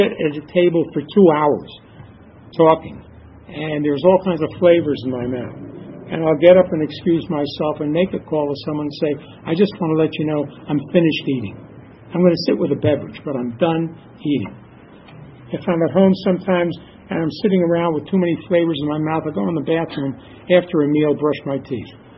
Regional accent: Los Angeles, California, United States; I went over to him, and I said … I'm from Los Angeles.

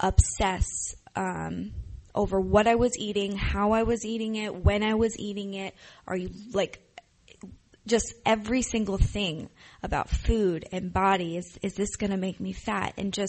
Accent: Ohio, United States; now in Los Angeles, United States; But I came to Los Angeles from Ohio, where not a lot of things happened.

